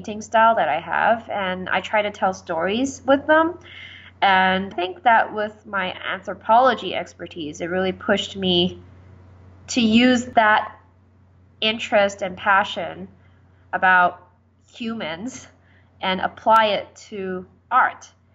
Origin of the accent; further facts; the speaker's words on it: Canada; also born or lived in Hong Kong; Well, I always had this plan because I am Canadian. It's just that I spent a lot of time overseas.